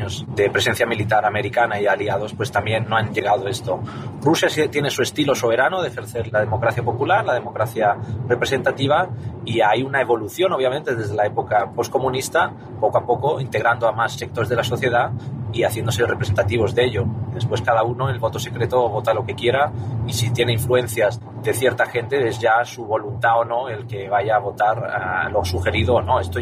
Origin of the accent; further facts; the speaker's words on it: Spain; also born or lived in Brussels; yo soy un español, amigo de Europa, y me siento, yo he vivido muchos años en Bruselas